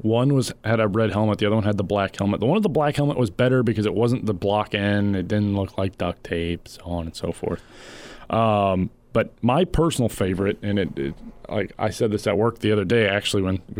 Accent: Omaha, Nebraska, United States; Well, I'm from Omaha, so anything outside of Omaha and Lincoln, for the most part.

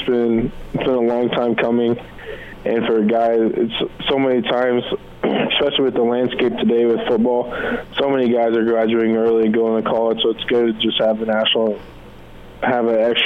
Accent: Nebraska, United States; I would hate to go somewhere and regret not playing for my home state and just missing that.

